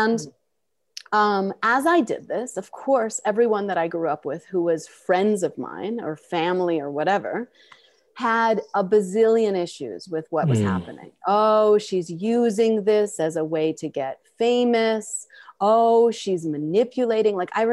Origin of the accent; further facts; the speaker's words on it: Queens, New York, United States; I'm from Queens, but people just assume, and they see a Jewish girl who's, again, well-educated, well-spoken, and they're like, she's rich.